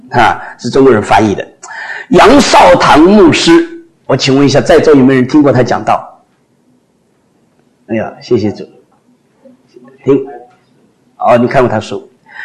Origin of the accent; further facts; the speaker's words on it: Taiwan; 我们从台湾来就晓得